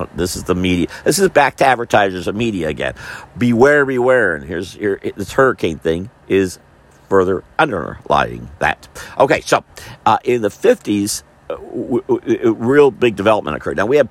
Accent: Florida, United States; I've been born and raised in Florida. I've seen hurricanes all my life

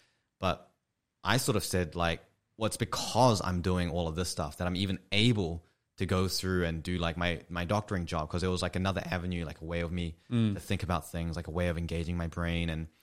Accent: New Zealand; So I'm from New Zealand. And in New Zealand, you don't go straight from high school to medical school.

